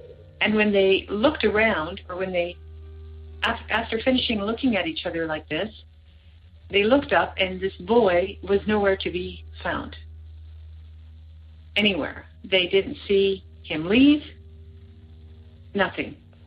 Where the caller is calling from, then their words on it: Brandon, Manitoba, Canada; Oh, I am calling from Brandon, Manitoba, Canada.